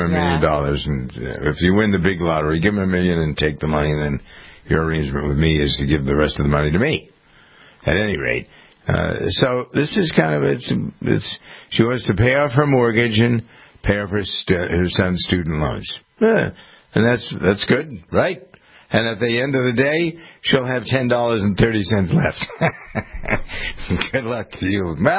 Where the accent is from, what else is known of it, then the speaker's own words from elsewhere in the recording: Framingham, Massachusetts, United States; something from Framingham, my hometown